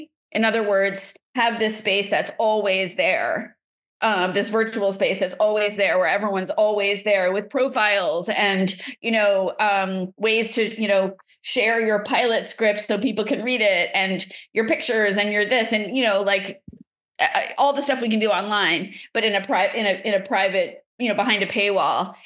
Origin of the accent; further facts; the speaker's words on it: Boston, Massachusetts, United States; now in New York, United States; I'm from Boston, and that's my place. But I have dual citizenship.